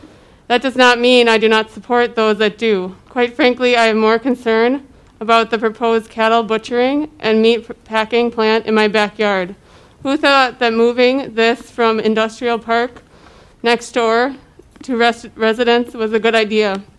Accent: Wisconsin, United States; I'm from Milwaukee County.

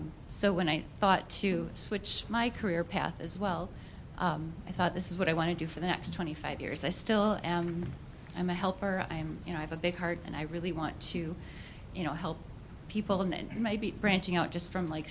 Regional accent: Poland; first language Polish; English is a second language; I bet Poland was nice. It's my first language, actually, so I hope you learned a few words.

